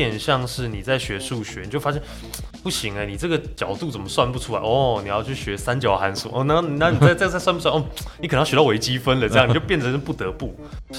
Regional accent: Taichung, Taiwan; 因为我是台中人

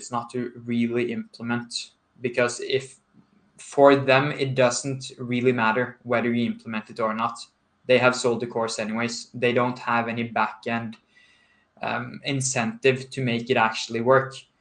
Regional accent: Kristiansand, Agder, Norway; English is a second language; So I'm from Norway, a tiny town in Norway called Kristiansand, and I am at status quo, 21 years old.

